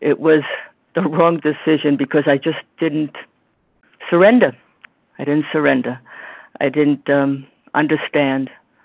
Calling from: New York, United States; I'm calling from New York. I am in New York.

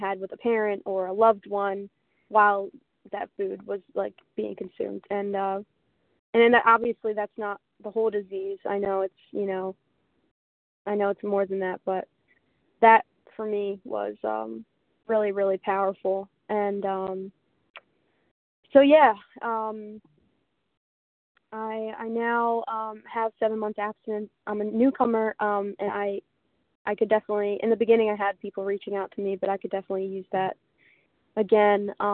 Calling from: Philadelphia, Pennsylvania, United States; Yeah, I'm calling from Philadelphia.

